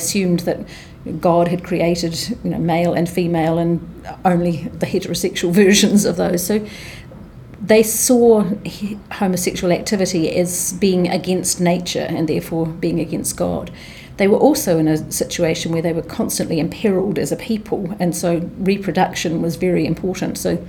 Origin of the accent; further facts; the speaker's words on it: Timaru, Canterbury, New Zealand; I grew up in Timaru in the South Island, and my family went to the local Presbyterian church, and on my mother's side of the family, they're Scottish heritage